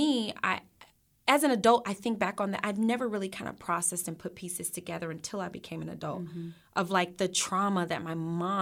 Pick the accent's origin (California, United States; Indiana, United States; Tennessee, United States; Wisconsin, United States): Tennessee, United States; Memphis; Yep, originally from Memphis, where the barbecue is great.